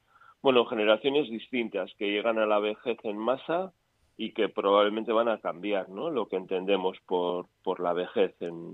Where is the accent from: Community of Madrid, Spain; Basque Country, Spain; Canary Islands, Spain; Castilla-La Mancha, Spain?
Basque Country, Spain; San Sebastián; y también yo soy vasco de Donosti, pues de Euskadi también, ¿no?, y de todo el Estado.